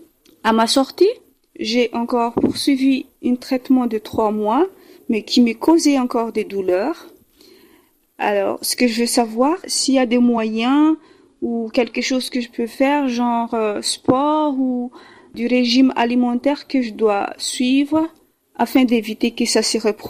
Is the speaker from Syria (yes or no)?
no; Madagascar; je suis de Madagascar et j'ai 33 ans.